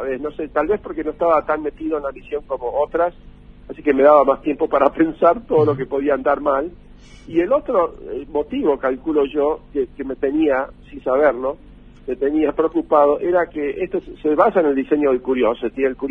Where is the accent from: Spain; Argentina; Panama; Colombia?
Argentina; somos muchos los argentinos en la NASA, no soy yo el único.